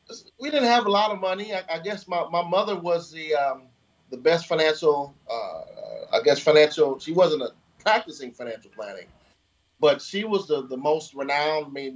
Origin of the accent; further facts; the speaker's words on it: Detroit, Michigan, United States; I grew up in Detroit, so Somerset Mall is one of the more highfalutin malls.